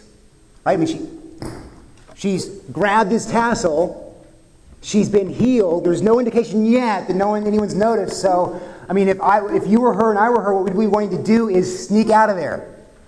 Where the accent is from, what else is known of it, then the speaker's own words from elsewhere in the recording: Corpus Christi, Texas, United States; We had an Episcopal church in my hometown of Corpus Christi called, it's supposed to be the Church of the Good Shepherd